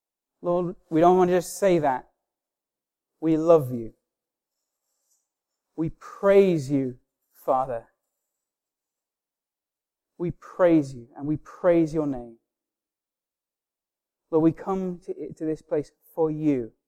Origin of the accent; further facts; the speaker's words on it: Stockton-on-Tees, North East England, United Kingdom; I'm originally from Stockton-on-Tees.